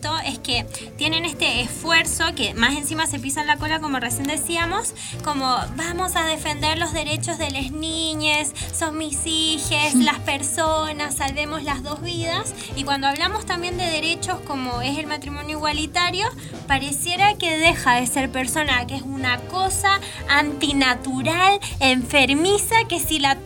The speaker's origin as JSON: {"language": "Spanish", "country": "Chile", "said": "para quienes no saben, yo soy de Chile"}